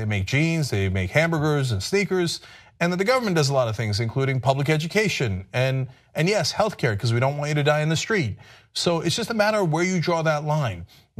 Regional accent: United States; I, as an American, find them to be too high.

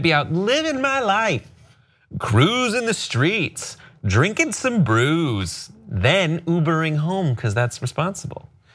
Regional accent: California, United States; because we're both from the Valley and we lived through the Northridge earthquake of 1994.

